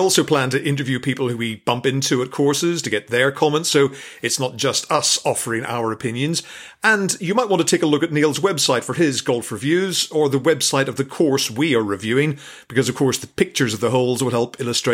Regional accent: Northern Ireland, United Kingdom; because I'm Northern Irish.

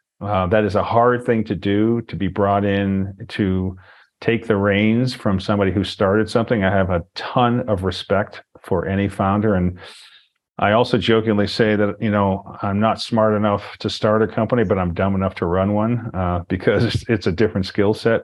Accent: New England, United States; And I'm from New England originally, and there was a time when the greater Boston area was considered the mecca of tech before even Silicon Valley.

